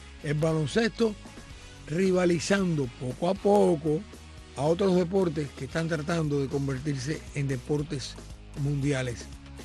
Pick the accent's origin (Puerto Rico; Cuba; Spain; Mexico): Cuba; Y si nosotros somos cubanos